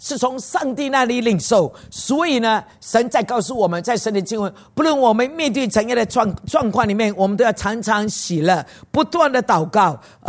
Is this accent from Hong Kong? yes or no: no; Singapore; 我们新加坡人是真的 not fit 的啊，因为我们这里没有山给我们爬，我们走的都是平地啊。